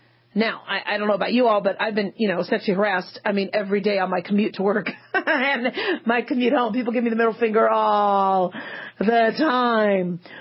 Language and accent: English; Arizona, United States; also born or lived in California; See, I grew up in Arizona. I was born in California. I grew up in Arizona. We didn't do the time change.